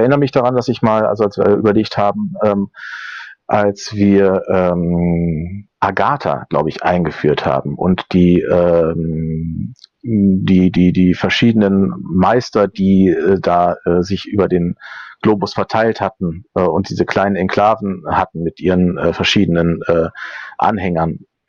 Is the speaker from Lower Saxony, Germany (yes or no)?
yes; Lower Saxony, Germany; Nur hatte ich als Niedersachse und der in Nordrhein-Westfalen studieren wollte